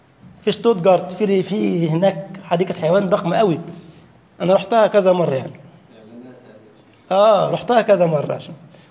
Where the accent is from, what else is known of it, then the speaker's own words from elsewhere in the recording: Egypt; أذكر في بلدنا مصر جاءني من شاب من هؤلاء